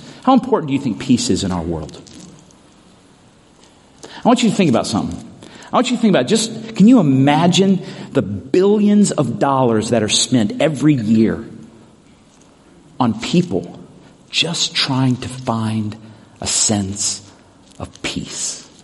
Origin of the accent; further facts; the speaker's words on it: the South, United States; and I was raised in the South in the independent Baptist, it was kind of like this.